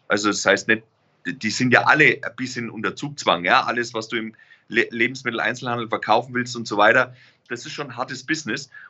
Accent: Bavaria, Germany; jetzt komme ich ja aus Franken

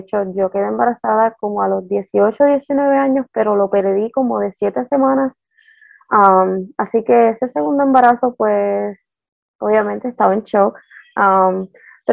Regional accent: Puerto Rico; moved away as an adult; now in Maryland, United States; Recientemente nos mudamos hace casi 6 años a Maryland desde Puerto Rico. Estoy en casa con mis hijas

